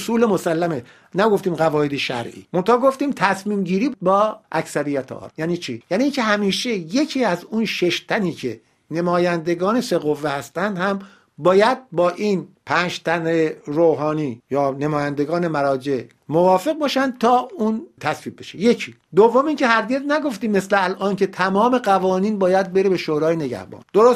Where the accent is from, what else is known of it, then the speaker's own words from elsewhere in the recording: Iran; moved away; موقعی که من از ایران و بیرون اومدم